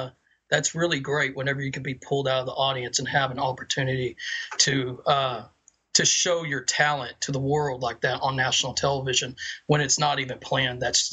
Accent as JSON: {"language": "English", "region": "Texas", "country": "United States", "moved": "yes", "lives_now": "Columbus, United States", "said": "I am in Columbus, Ohio, but it's absolutely freezing here, so I'm originally from Texas"}